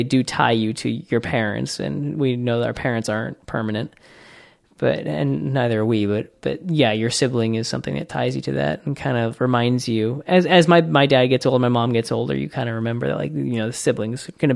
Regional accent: Boston, Massachusetts, United States; and you know, we grew up in Boston

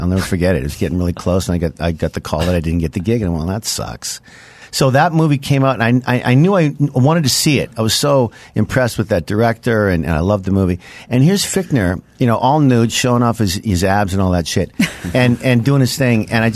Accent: Saskatoon, Saskatchewan, Canada; Saskatoon, Saskatchewan.

